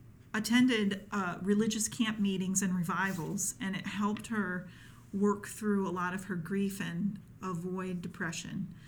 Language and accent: English; Washington, District of Columbia, United States; because of the way that I grew up, and growing up in Washington, D.C. area, I thought, well, you know, Christians vote one way and non-Christians vote another way.